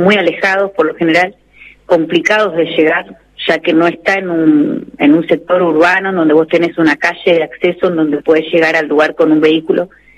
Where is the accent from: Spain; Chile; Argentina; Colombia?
Argentina; Bariloche, Río Negro; Yo soy de Bariloche. Bariloche, sí.